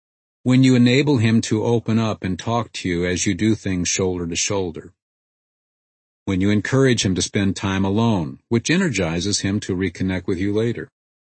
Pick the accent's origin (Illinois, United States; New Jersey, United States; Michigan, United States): Illinois, United States; Peoria; I can remember that as a boy growing up in Peoria, Illinois, I would often ride my bike up and down the street.